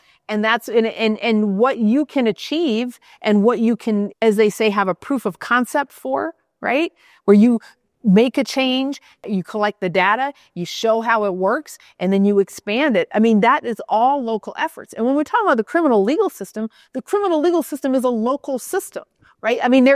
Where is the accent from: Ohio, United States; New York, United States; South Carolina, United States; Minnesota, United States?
Minnesota, United States; But I'm from the middle of the country. I'm from Minnesota.